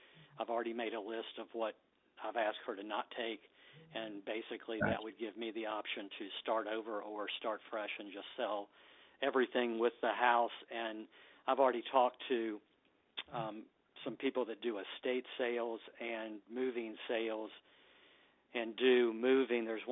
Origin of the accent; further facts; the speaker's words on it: Waynesboro, Virginia, United States; also born or lived in Richmond; I love it here. I grew up in Waynesboro. I've been working at the resort when it first opened when I was 17, and knew that I wanted to come back to this area to retire. I spent 24 years in Richmond in business